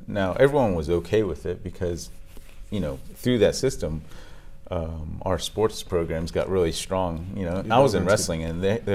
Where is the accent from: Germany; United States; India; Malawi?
United States; growing up in the States, you know, I was always sort of I always felt like an outsider a little bit.